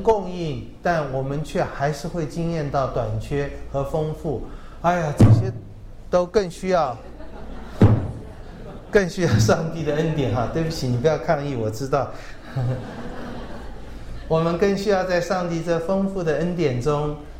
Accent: China; 每次没有饭要谢饭，谢完饭才有，这个我们中国人太受不了了。

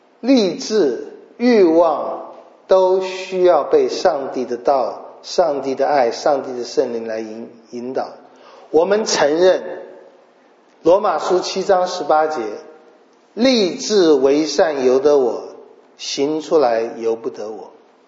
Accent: China; 那这里表现出来一个是我们中国人很熟悉的

